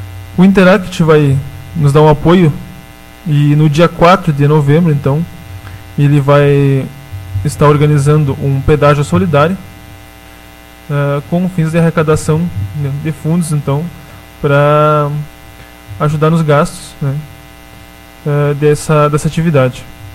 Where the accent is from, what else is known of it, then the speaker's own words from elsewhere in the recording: Alegrete, Rio Grande do Sul, Brazil; now in Agudo, Brazil; Eu venho de Alegrete, né, com a missão de ser o enfermeiro da UBS Tia Laurinha. Estou há um mês e alguns dias na cidade